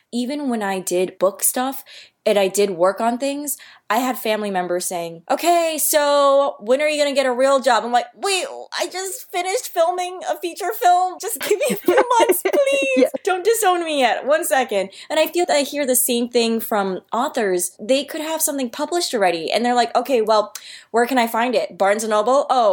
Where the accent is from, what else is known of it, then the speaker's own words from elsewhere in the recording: New York, United States; I think for me, because I'm from New York, I'd be like, yes, nap time.